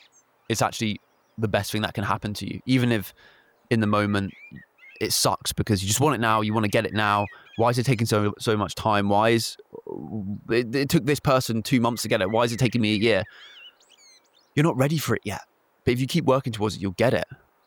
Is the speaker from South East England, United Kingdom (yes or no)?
yes; South East England, United Kingdom; born or raised there; moved away as an adult; now in Cornwall, United Kingdom